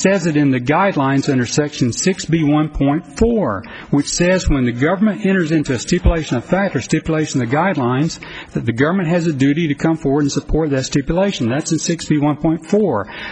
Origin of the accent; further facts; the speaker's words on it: the South, United States; You can be patient. I'm from the South. I'm slow.